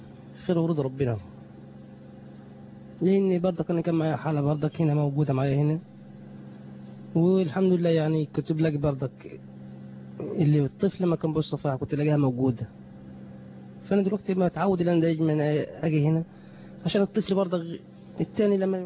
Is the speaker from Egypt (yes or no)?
yes; Monufia Governorate, Egypt